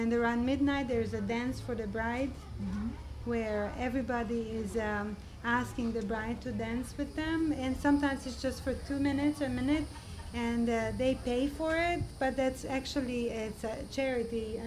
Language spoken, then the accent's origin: English; Transylvania, Romania; Actually, where I grew up in Transylvania, I remember being a child invited to these weddings.